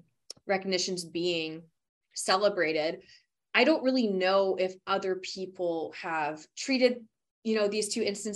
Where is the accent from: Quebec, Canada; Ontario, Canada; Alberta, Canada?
Alberta, Canada; I grew up in Alberta, and I can assure you, I was at least never told about it.